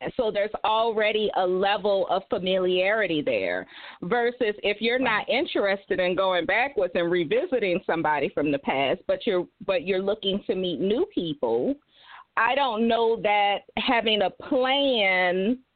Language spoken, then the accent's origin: English; New Orleans, Louisiana, United States; You know, how I'm born and raised in New Orleans.